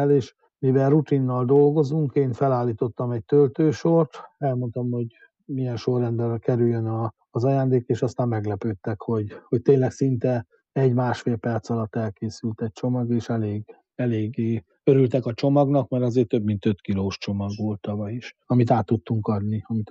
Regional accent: Hungary; Én református magyar vagyok, én szeretem azokat a közösségeket támogatni, ahol magyarok is, ha lehet, akkor reformátusok vannak

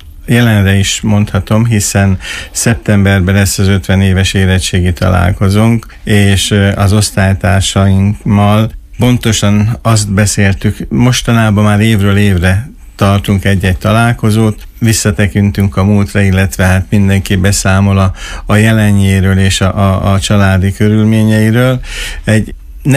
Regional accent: Miskolc, Borsod-Abaúj-Zemplén, Hungary; Így van, én Miskolcon születtem, és Miskolcon is éltem szüleimmel

